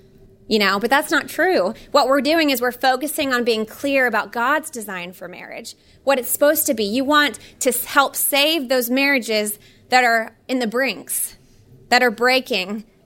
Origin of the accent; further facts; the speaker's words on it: Florida, United States; I was raised in the church. I've tried to meet as many of you coming in that door as possible, but I was born in Florida.